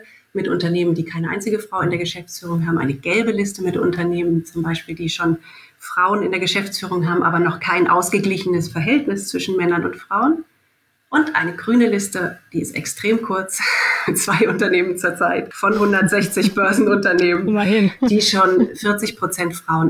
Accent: Germany; ich bin Deutsche

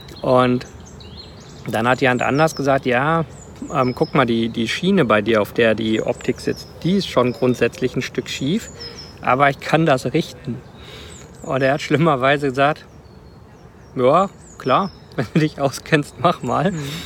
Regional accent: Rwanda; Ich bin ja in Ruanda aufgewachsen.

